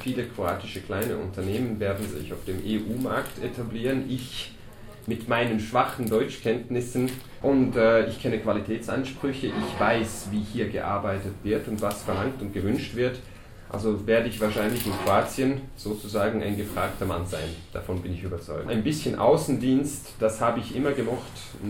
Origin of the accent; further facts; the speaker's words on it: Switzerland; Und ich bin hier in der Schweiz aufgewachsen